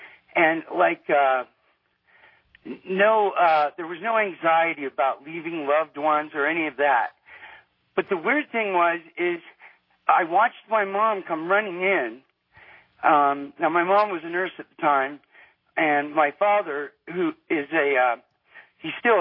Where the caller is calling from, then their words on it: Reno, Nevada, United States; I'm calling you from Reno, Nevada.